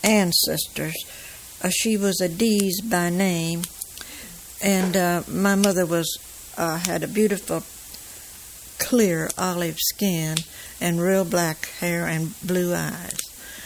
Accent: Alabama, United States; now in Jacksonville, United States; And I worked in a locker plant in Jacksonville after I moved to Jacksonville from Alabama.

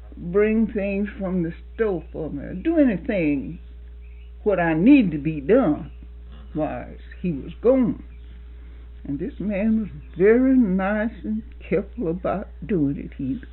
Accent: Georgia, United States; moved away as an adult; I said, I was born and raised in Georgia. And started my family there. My children were small when they come here, but you know I stayed in Georgia a long time.

